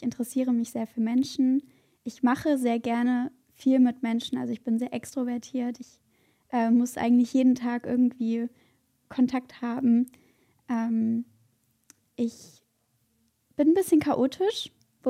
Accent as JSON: {"language": "German", "town": "Cologne", "region": "North Rhine-Westphalia", "country": "Germany", "said": "ich bin 21 Jahre alt und ich komme aus Köln."}